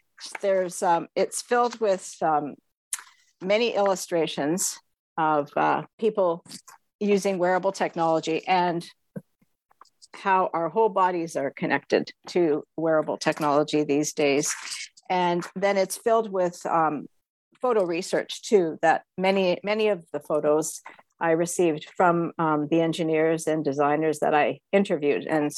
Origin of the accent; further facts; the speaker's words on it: Toronto, Ontario, Canada; And born and raised in Toronto, grew up in Toronto